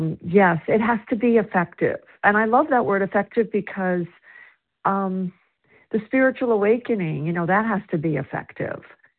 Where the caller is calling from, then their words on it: South Carolina, United States; and I'm calling from South Carolina.